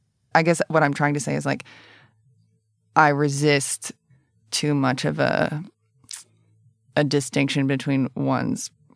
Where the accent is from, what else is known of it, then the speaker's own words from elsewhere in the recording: Appalachia, United States; But I'm from Appalachia, so I can start doing it. I can start doing an accent